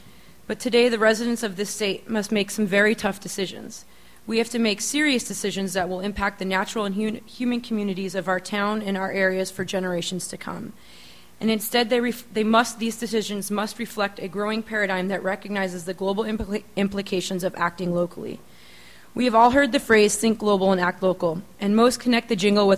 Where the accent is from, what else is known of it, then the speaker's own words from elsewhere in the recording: Montville, Maine, United States; I come from Montville, Maine, which is bordering the town of Freedom, Maine